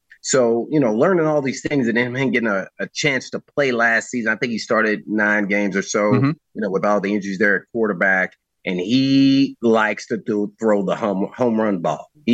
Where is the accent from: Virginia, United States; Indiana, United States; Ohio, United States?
Indiana, United States; Indianapolis; I grew up in Indianapolis, Indiana, and We didn't have the Colts.